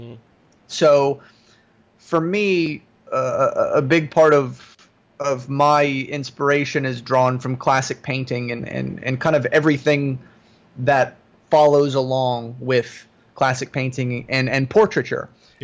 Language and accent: English; Florida, United States; Originally, I grew up in Florida, did a lot of commercial lifestyle work. I worked in the Miami market for a while, then came up here and threw it all away and started again